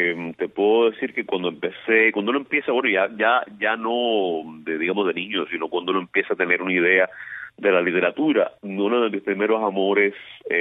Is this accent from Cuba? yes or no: yes; Havana, Cuba; born there; yo nací en La Habana. Mis padres, mi madre era de Ciego de Ávila.